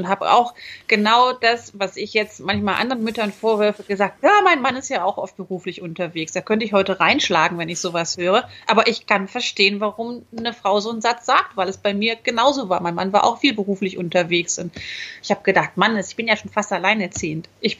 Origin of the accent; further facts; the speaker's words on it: North Rhine-Westphalia, Germany; Ich komme halt aus dem Rheinland.